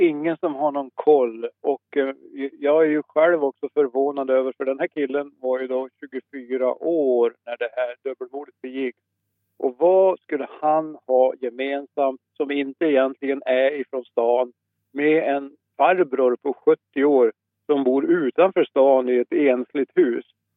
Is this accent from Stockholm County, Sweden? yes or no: no; Ullånger, Västernorrland County, Sweden; Den här familjen har ju släktingar upp i där jag kommer ifrån, Ullångerstrakten.